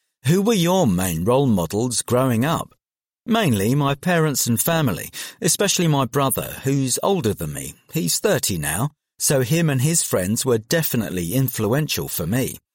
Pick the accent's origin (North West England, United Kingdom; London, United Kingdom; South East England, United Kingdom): London, United Kingdom; Well, I grew up in South London, and it was a bit different for me because I didn't go out that much.